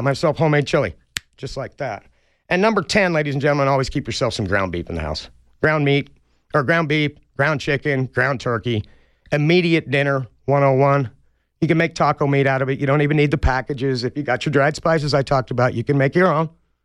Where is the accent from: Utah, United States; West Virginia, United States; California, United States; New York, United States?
Utah, United States; I grew up in Utah.